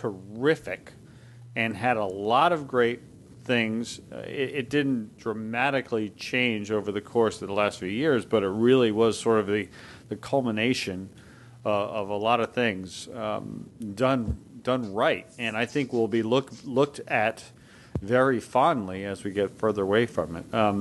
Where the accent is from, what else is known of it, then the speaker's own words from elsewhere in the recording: Alabama, United States; born there; For those who don't know, I was born in Alabama.